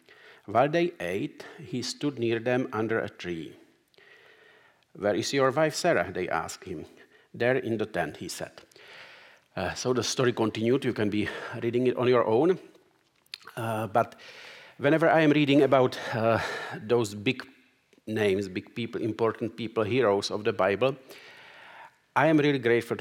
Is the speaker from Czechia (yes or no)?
yes; Czechia; born there; English is a second language; moved away; I am Czech, so I was born in Czech